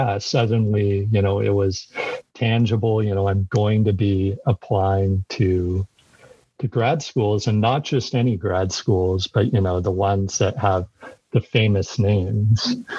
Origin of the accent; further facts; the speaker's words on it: Edmonton, Alberta, Canada; also born or lived in Utah, United States / Vancouver, Canada; So I was born in Utah, lived in Utah up until I was 10. And then we all moved to Edmonton, Alberta, Canada. So I did a lot of my schooling in Edmonton, and then I did my undergrad in UBC in Vancouver.